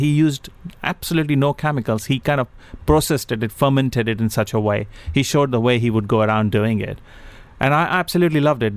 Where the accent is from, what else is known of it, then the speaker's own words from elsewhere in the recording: East India, India; I grew up in India, and East India, not very far from where Kirti is born.